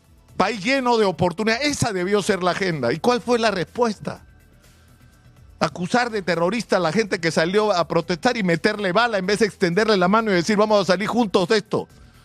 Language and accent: Spanish; Lima, Peru; Para dar una, por lo menos un gesto desde Lima, porque somos limeños